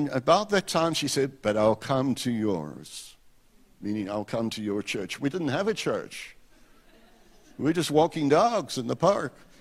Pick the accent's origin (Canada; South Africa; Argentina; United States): South Africa; And we said, "Oh, no, man, we grew up in South Africa."